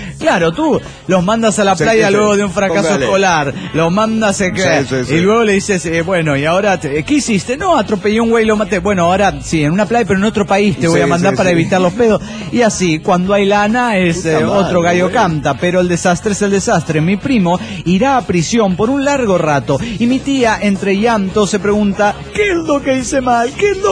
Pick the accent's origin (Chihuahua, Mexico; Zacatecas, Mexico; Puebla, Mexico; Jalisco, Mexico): Puebla, Mexico; de Puebla, México.